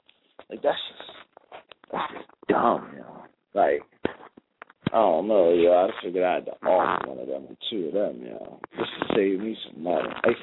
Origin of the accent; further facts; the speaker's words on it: New Jersey, United States; But hey, that's just life when you're growing up in New Jersey.